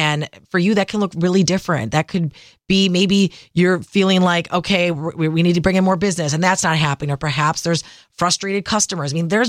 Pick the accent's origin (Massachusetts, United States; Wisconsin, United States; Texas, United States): Wisconsin, United States; Milwaukee; Look, being born and raised in Milwaukee, I know what you are saying.